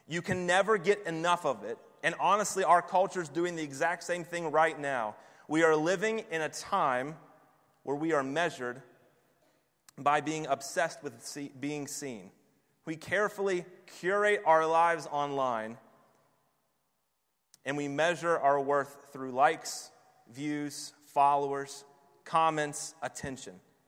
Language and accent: English; Bridgeport, Connecticut, United States; It must be because I'm from Bridgeport